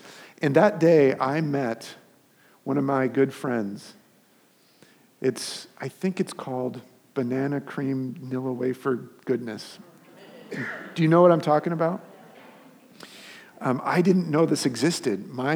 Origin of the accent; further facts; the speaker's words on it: Los Angeles, California, United States; I grew up in Los Angeles area, and so to go from Los Angeles to South Carolina felt like going to the other side of the world